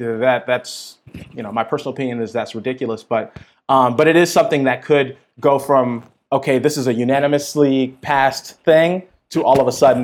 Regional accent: Minneapolis, Minnesota, United States; So I grew up, born and raised in North Minneapolis, which, if folks don't have context, that's sort of like the black neighborhood of Minneapolis.

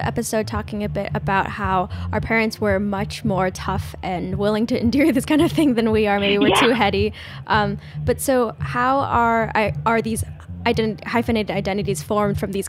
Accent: California, United States; And I was thinking, like, I'm from California.

